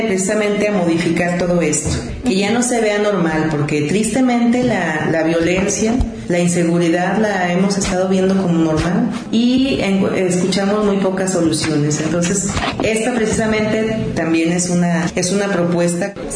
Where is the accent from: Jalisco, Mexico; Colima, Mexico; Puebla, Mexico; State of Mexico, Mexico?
Jalisco, Mexico; Lagos de Moreno; yo vengo de Lagos y estoy hablando por las mujeres laguenses